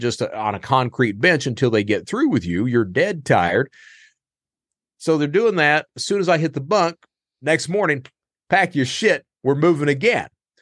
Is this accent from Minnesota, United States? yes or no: no; Hazard, Kentucky, United States; Well, I'm from Eastern Kentucky. Place called Hazard.